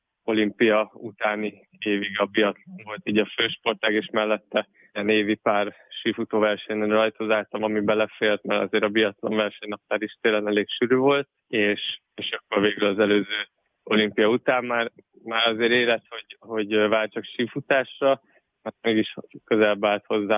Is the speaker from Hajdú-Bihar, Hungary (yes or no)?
no; Miskolc, Borsod-Abaúj-Zemplén, Hungary; moved away as an adult; now in Budapest, Hungary; Igen, én Miskolcon nőttem fel, gyakorlatilag az egyetemista éveim során költöztem később Budapestre